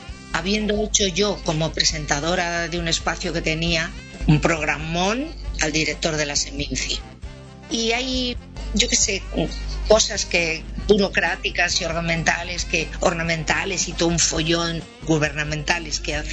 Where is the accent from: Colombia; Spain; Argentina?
Spain; Valladolid, Castile and León; yo todo soy profeta en mi tierra con mi público, ya. O sea, el vallisoletano de a pie.